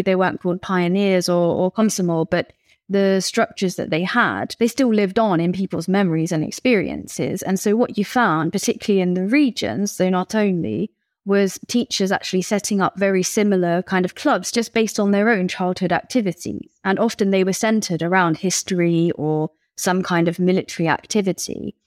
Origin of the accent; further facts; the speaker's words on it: United Kingdom; For me as a Brit, I don't necessarily find it that weird, the obsession with World War II, because we have it as well.